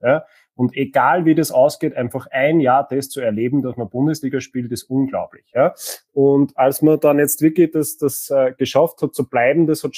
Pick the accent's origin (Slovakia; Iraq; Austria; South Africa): Austria; Linz, Upper Austria; Ja, ich wohne ja auch in Linz und bin ein Linzer